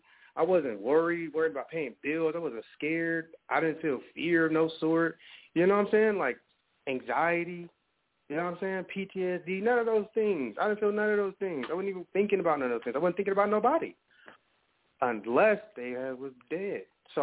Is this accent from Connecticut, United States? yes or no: no; Portland, Oregon, United States; also born or lived in Chicago; Because I'm from Chicago and Portland. You know what I'm saying? I was born in Chicago, go there all the time, but I was raised in Portland